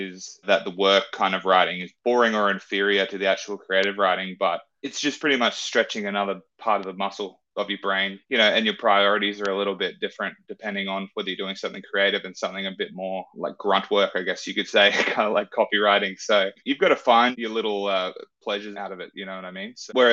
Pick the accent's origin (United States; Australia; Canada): Australia; I'm a writer from Australia.